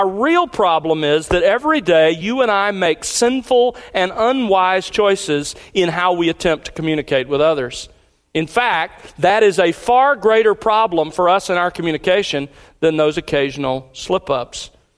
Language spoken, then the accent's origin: English; Alabama, United States; Now, I can quote her because I'm from Alabama.